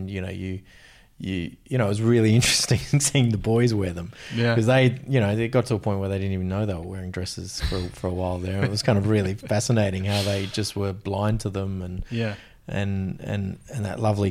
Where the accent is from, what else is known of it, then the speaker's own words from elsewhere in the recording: Australia; like, as an Australian male, we do love getting in a dress, you know.